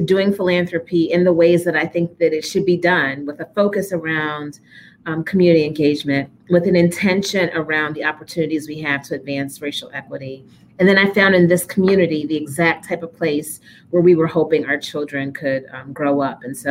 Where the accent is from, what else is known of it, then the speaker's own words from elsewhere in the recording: Cleveland, Ohio, United States; So I grew up in Cleveland, Ohio.